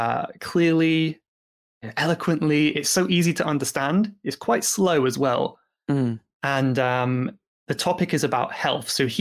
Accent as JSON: {"language": "English", "country": "United Kingdom", "accent": "British", "said": "maybe like my accent isn't totally British. Like, say if I spent some time in America, I might have some things from America that I picked up"}